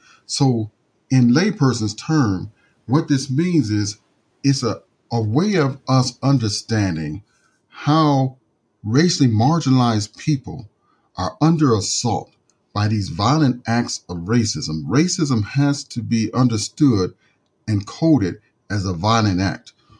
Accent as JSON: {"language": "English", "town": "Chicago", "region": "Illinois", "country": "United States", "said": "Originally, I'm from the Chicagoland area. Did an undergraduate degree in psychology at Eastern Illinois University."}